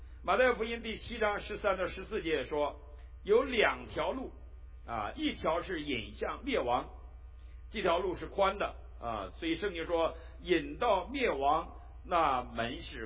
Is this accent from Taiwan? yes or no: no; Northeast China, China; 因为我是东北人